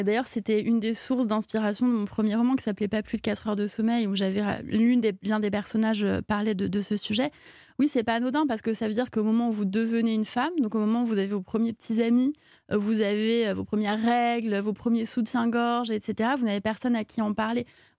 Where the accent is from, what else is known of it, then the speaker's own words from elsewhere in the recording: Corsica, France; je pense que quand personne ne dit je suis à moitié corse ou je suis un quart corse, on est corse.